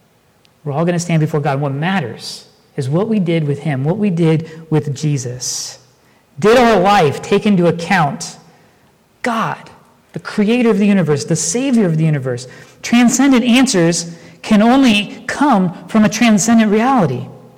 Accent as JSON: {"language": "English", "town": "Dayton", "region": "Ohio", "country": "United States", "tie": "born or raised there", "said": "They were from my hometown of Dayton, right?"}